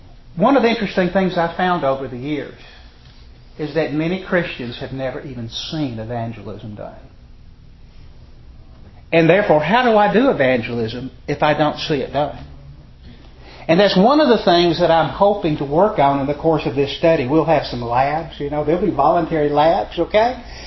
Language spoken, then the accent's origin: English; Alabama, United States; You know, I'm from Alabama, and so we can talk football all day long.